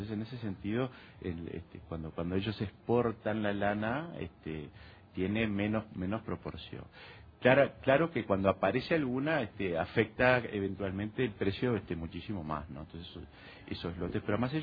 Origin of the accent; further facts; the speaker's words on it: Uruguay; cosa que en Uruguay, por lo menos en mi niñez y adolescencia